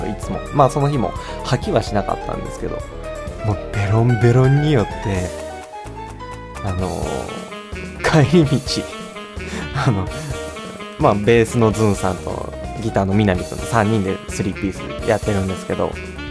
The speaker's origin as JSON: {"language": "Japanese", "region": "Mie", "country": "Japan", "tie": "born or raised there", "accent": "Ise dialect", "said": "こっちの方にいて仕事してたら、敬語に少し関西弁が混じって、で地元のその通ってた高校は完全に伊勢弁なんで、伊勢弁になって、でさらに自分の実家の方に帰るとまた"}